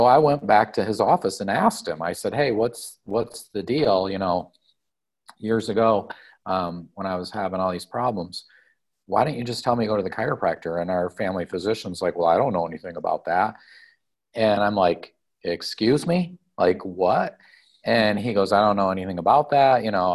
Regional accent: Lansing, Michigan, United States; Well, I grew up in Michigan in Lansing.

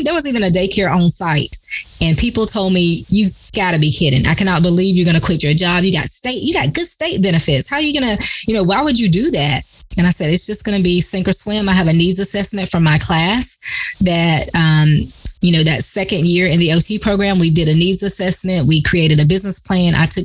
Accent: Dudley, North Carolina, United States; I am from born and raised in Dudley, North Carolina, very small town, rural area. I tell many people I grew up in poverty.

